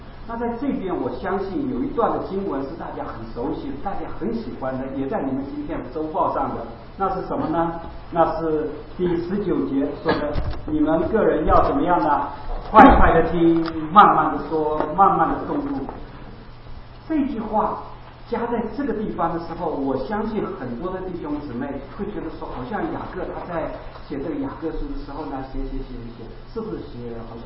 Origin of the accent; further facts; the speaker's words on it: China; 我们大陆人讲就是纠察队心态的啊